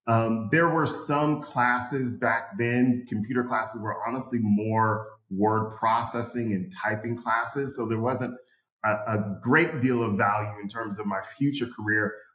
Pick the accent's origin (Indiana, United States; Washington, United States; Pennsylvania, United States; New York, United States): Washington, United States; Seattle; I grew up in Seattle, more affluent parts of Seattle.